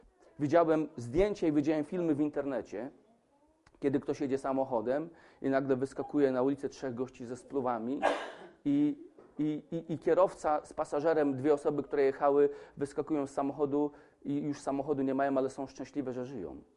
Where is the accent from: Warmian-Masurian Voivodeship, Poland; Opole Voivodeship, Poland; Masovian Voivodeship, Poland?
Masovian Voivodeship, Poland; pochodzę z Mazowsza, pochodzę z miejscowości, która ostatnio znowu coś o niej pisali